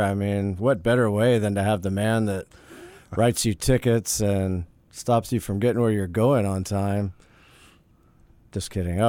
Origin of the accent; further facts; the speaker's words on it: Louisiana, United States; Well, growing up in Louisiana, we'll go back to that again. There was free rein over your fireworks back when I was a kid, so.